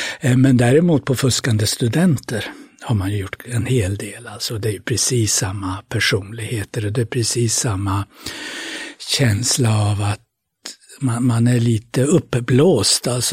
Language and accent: Swedish; Norrland, Sweden; accent: Norrland; jag med min norrländska, min bakgrund i Norrlands inland